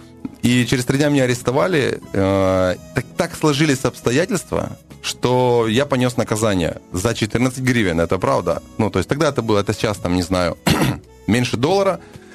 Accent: Vinnytsia Oblast, Ukraine; moved away; Родом я с Винницкой области и приехал в Киев учиться, в железнодорожный университет.

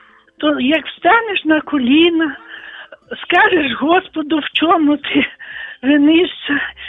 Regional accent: Volyn Oblast, Ukraine; я з Волині, з Західної України.

